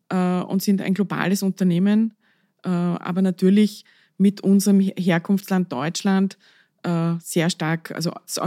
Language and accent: German; Austria; ich bin als Österreicherin immer sehr stolz auf unser Österreich-Geschäft